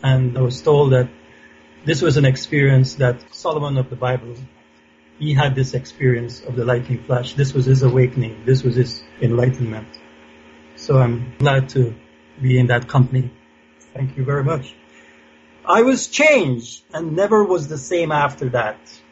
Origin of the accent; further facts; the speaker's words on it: Guyana; moved away; I'm from Guyana, formerly British Guyana in South America. I was born to my parents, Gladstone and Enid … in 1955. I grew up there in relative freedom